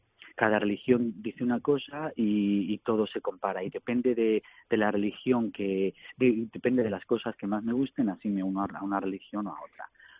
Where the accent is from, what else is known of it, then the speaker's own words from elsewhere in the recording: Villa de Don Fadrique, Castilla-La Mancha, Spain; also born or lived in Toledo; nací en Toledo, pero soy de un pueblecito muy chiquitito que se llama la Villa de Don Fadrique.